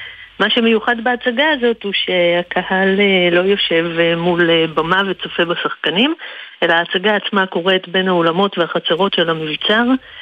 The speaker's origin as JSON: {"language": "Hebrew", "region": "Central Israel", "country": "Israel", "said": "אני מהמרכז."}